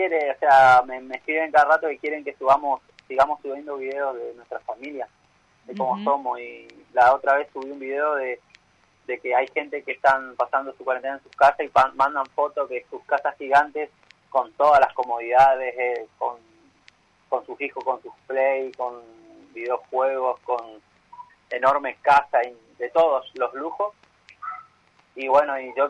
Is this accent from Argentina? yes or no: yes; Misiones, Argentina; moved away; estaría bueno que mi gobierno allá de Misiones me dé una mano a mí, así yo vuelvo a mi tierra